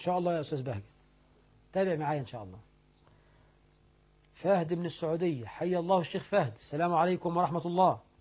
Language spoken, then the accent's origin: Arabic; Egypt